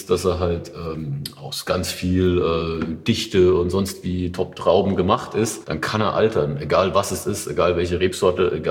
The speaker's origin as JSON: {"language": "German", "region": "Odenwald", "country": "Germany", "tie": "born there", "said": "weil ich ja eigentlich auch gebürtiger Odenwälder bin. Und da gibt es halt irgendwie wesentlich mehr Streuobstwiesen als Reben."}